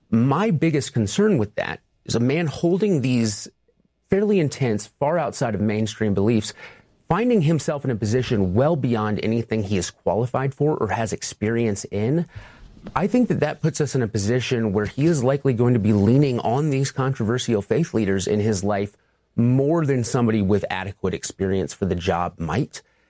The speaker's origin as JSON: {"language": "English", "town": "Nashville", "region": "Tennessee", "country": "United States", "tie": "born or raised there", "said": "I grew up in the Reformed community in and around Nashville, Tennessee. My father is actually a pastor."}